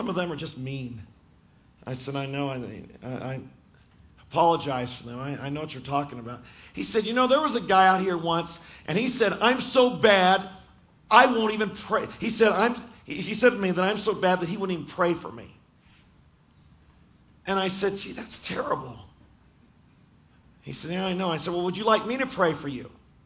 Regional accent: California, United States; I was from California at the time.

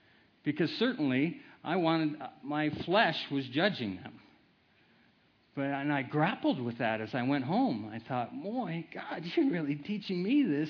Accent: Iowa, United States; And I used to get a lot of scrapes where I grew up in Iowa.

